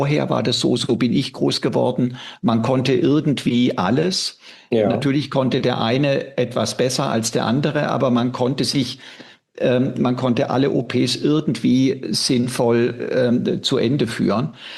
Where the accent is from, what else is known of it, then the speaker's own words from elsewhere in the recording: Donaueschingen, Baden-Württemberg, Germany; hört man wahrscheinlich von meiner Sprachmelodie her. Ja, ich komme aus der Ecke von Freiburg, aus dem südlichen Schwarzwald, dort, wo die Donau entsteht, aus Donau-Eschingen.